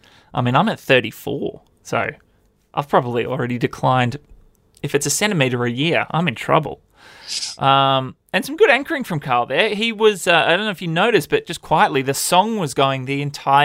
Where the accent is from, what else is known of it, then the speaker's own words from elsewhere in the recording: Perth, Western Australia, Australia; I grew up in Perth. You don't see that many celebs walking around